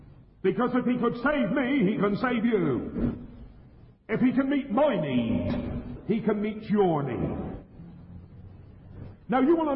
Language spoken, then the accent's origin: English; South West England, United Kingdom; born or raised there; accent: West Country; also born or lived in Yorkshire